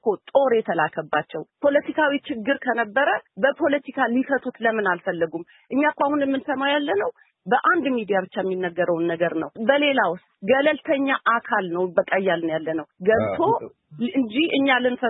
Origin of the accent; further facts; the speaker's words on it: Tigray, Ethiopia; እኛ እንደ ኢትዮጵያውያን እንደ ትግራይ ኢትዮጵያውያን በነፃ አእምሮ ለመናገር ሁሌም ዝግጁ ነን